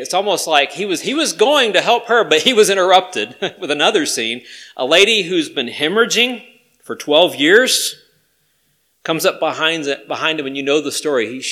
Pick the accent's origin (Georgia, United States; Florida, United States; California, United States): Georgia, United States; I grew up in Georgia, okay, I'm from the South, and I know we have this saying, bless their little hearts.